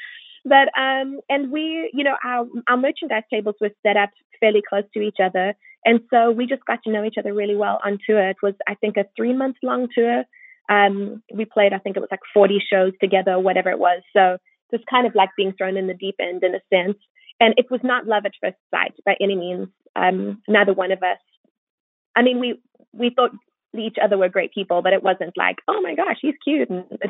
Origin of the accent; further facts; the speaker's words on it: South Africa; And I was born and raised in South Africa. So my band is South African.